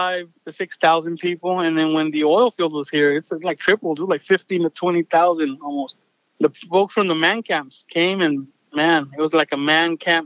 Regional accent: Pecos, Texas, United States; I'm from Pecos, Texas, I'm out here in oil field country.

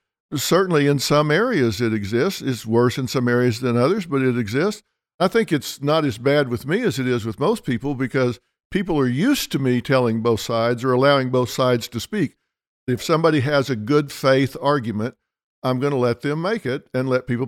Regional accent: Southern United States, United States; And you know, I was raised in the South.

